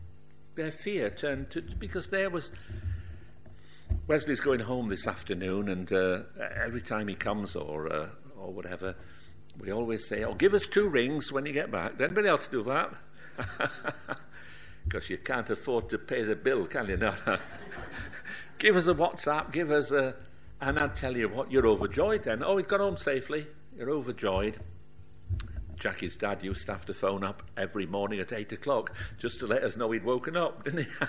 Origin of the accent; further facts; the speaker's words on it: Yorkshire and the Humber, United Kingdom; I'm going in October to the church when I was brought up back in Yorkshire.